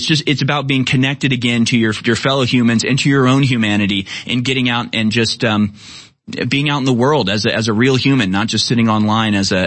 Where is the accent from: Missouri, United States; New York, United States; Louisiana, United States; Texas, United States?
Texas, United States; Houston; And I just think back to growing up in Houston and going through hurricanes.